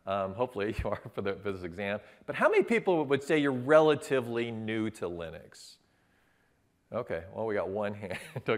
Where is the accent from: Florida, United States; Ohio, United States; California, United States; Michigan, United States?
Michigan, United States; You never say I'm from Detroit, right? I'm from just outside of Detroit.